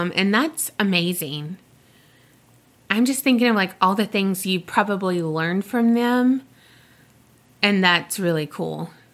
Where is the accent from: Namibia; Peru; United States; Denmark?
Denmark; English is a second language; Before I tell you my story, I just want to say that you have reached the other side of the world. I'm from Denmark, and I'm super hooked on your podcast.